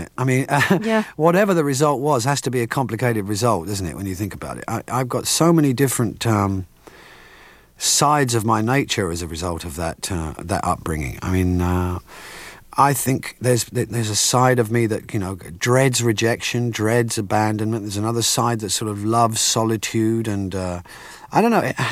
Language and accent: English; England, United Kingdom; Oh, I've always been a Christian. I mean, I was raised in England in what we call Church of England, C